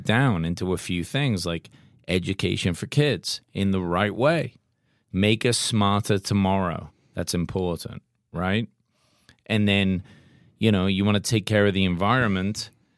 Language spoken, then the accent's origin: English; England, United Kingdom; We grew up in England. I was a vegetarian.